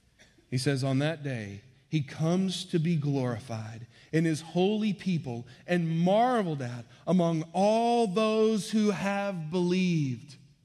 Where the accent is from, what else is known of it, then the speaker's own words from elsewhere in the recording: Houston, Texas, United States; I grew up in the Houston area, and so growing up down there, we used to go to the Rockets games.